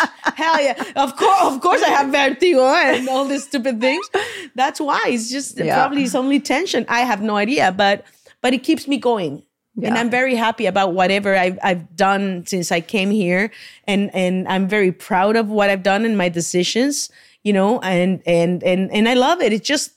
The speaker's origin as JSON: {"language": "English", "country": "Mexico", "tie": "born or raised there", "said": "I grew up in Mexico and they say, and I say, Mis Cholas."}